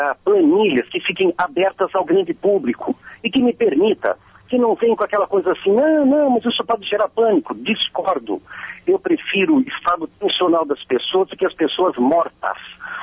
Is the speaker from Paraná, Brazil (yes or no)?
no; São Paulo, Brazil; eu agora analisando esse detalhe como paulista